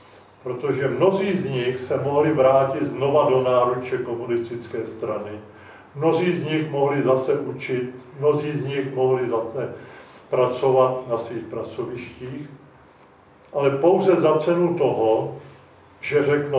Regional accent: Plzeň, Plzeň Region, Czechia; když máme my tu šanci tady jako Plzeňáci se setkat tady v tomto prostředí krásném

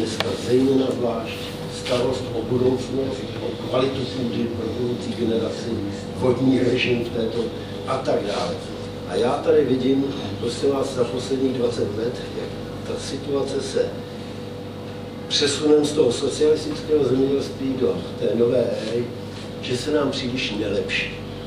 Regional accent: Prague, Czechia; born there; že jsem z toho selského rodu a že zemědělství jsem prolezlý od malička, byť jsem se narodil v Praze.

